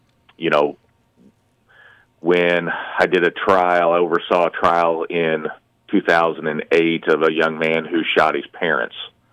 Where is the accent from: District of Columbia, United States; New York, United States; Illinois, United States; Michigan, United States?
Illinois, United States; Anna; Well, I grew up here in Anna, went to Anna Jonesboro High School.